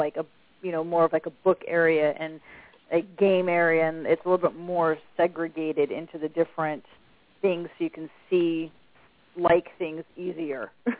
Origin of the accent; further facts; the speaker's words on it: San Diego, California, United States; I'm from San Diego originally